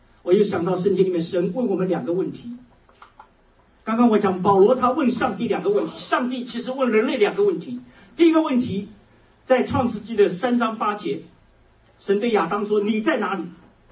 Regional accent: China; 我感谢神让我是一个中国人，因为我会讲中文

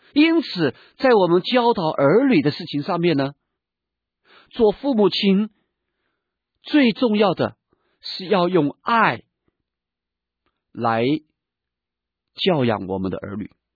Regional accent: China; 你看我们中国人有的时候我们觉得我们很谦虚

